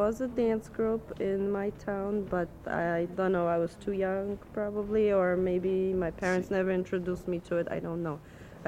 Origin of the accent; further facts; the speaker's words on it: Żywiec, Silesian Voivodeship, Poland; In Żywiec, Poland. It's a southern part, close to about 2 hours away from Krakow.